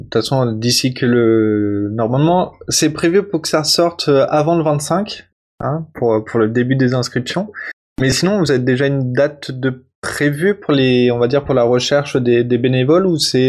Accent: Brittany, France; on fait à Rennes parce que voilà, on est plus de la Bretagne et que c'est un petit peu hors de Paris

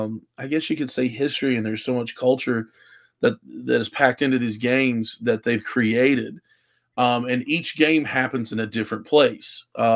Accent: West Virginia, United States; it's based in my home state of West, or well, Adam, our home state of West Virginia.

